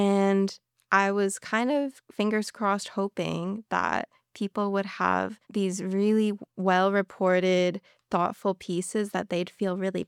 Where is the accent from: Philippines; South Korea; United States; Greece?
South Korea; I grew up abroad. I didn't grow up in Canada. I grew up in South Korea, and I'm also Canadian.